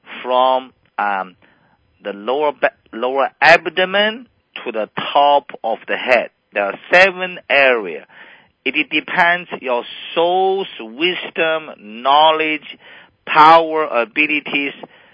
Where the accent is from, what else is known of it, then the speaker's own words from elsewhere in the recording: China; English is a second language; My background, I came from China. When I was at the age 6, I met a Tai Chi master. I went to the park with my parents.